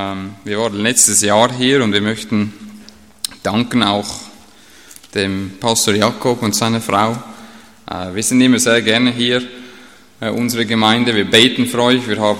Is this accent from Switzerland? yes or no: yes; Switzerland; Na gut, ihr habt schon gehört, ich bin kein richtiger Deutscher, ich bin schon Schweizer und ich gebe mir Mühe, dass ihr das gut versteht.